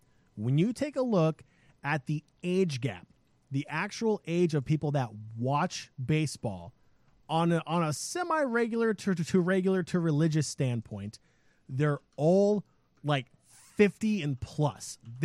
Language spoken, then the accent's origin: English; South Korea; I grew up in Korea.